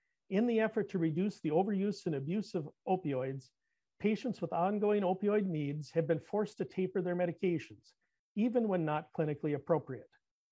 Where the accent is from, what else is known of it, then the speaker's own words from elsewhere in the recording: Minnesota, United States; I grew up in the Twin Cities, but I've been practicing in rural Minnesota for almost 29 years now.